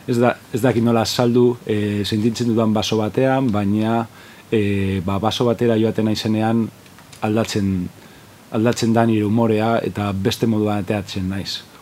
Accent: Bilbao, Basque Country, Spain; Eta igual goratzen dut areatza, zer eta ni Santutxukoa naiz, eta Santutxun ez daukago parkerik.

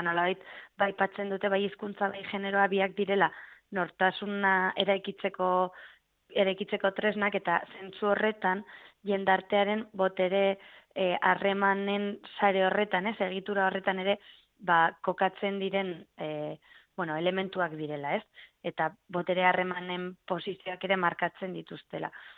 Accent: Pamplona, Navarre, Spain; ni ere Iruñekoa naiz

